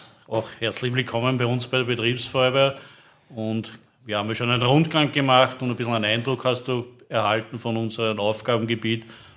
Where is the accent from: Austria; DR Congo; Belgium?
Austria; Lower Austria; Bin ja an und für sich gebürtiger Waldviertler, was viele gar nicht wissen.